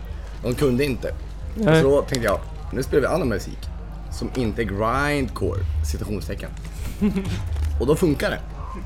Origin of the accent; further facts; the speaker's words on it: Gävle, Gävleborg County, Sweden; Vi är från Norrland. Gävle. Norrland.